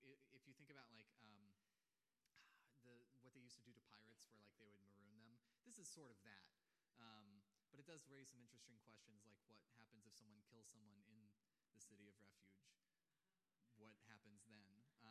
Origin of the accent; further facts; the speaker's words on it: United States; as I think about growing up in American culture, where there's always this like, oh, you know, we're so over-sexualized now